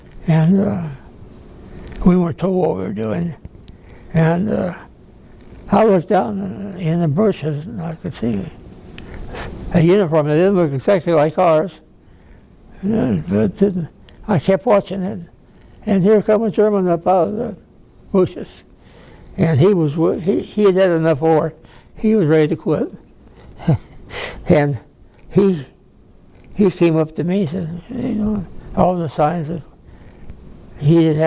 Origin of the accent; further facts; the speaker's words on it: England, United Kingdom; Yeah, I'm English.